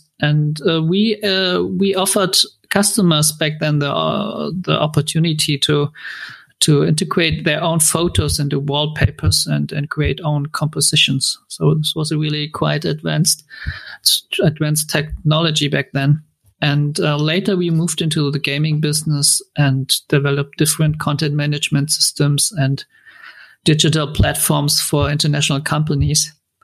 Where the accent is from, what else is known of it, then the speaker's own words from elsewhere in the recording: Hesse, Germany; So I grew up near Frankfurt. That's where I'm still living, actually.